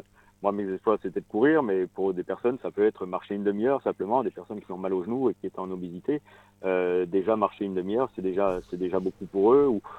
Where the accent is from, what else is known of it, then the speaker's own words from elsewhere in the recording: Bordeaux, Nouvelle-Aquitaine, France; Donc puisque je suis bordelais, hein, sur Bordeaux